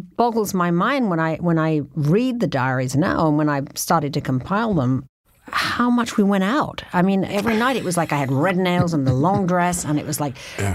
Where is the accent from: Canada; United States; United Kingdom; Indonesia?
United Kingdom; London; Plus, I was from London, and so it was all new to me.